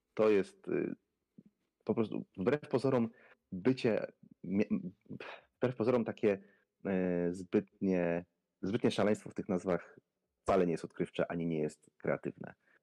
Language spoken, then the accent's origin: Polish; West Pomeranian Voivodeship, Poland; Nawet jak wiesz, jestem z Pomorza Zachodniego